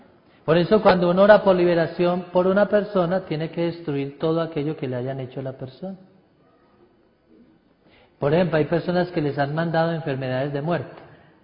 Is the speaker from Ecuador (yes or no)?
no; Antioquia, Colombia; Sí, soy paisa y hablo mucho